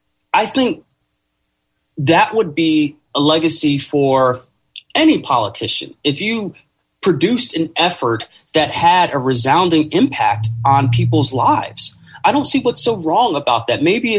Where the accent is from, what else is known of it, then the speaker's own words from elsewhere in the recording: South Carolina, United States; now in Bay Area, United States; Well, for me, it struck a personal chord because I moved to the Bay Area from South Carolina.